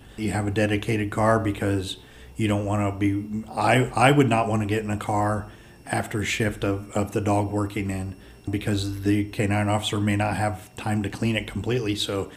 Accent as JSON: {"language": "English", "town": "Worcester", "country": "United States", "said": "I'm originally from the Worcester area."}